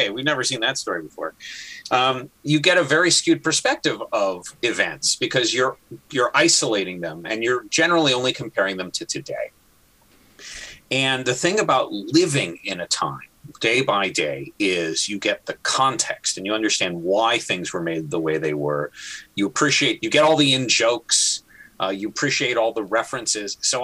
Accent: Ukraine; my home country of Ukraine

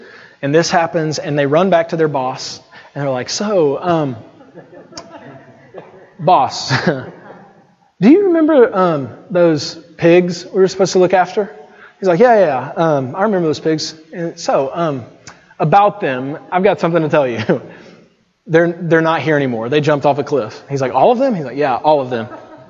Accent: Alabama, United States; I'm from Alabama. People make fun of that all the time, so it's cool.

